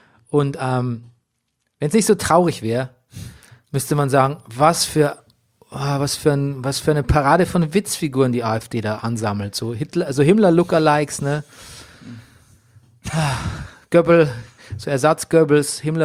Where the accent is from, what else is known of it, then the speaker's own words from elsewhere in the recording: Grafentraubach, Bavaria, Germany; in Grafentraubach, da waren wir immer so benachteiligt wegen der Flurbereinigung